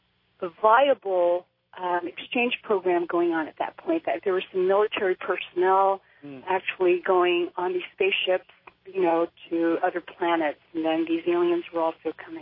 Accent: Redwood City, California, United States; I'm from Redwood City.

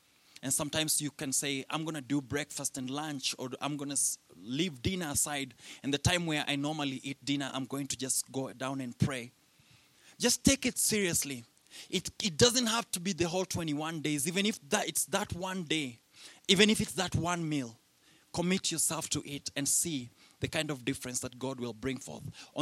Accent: Kenya; I'm still almost in my time. So, and I'm Kenyan, so I'm trying.

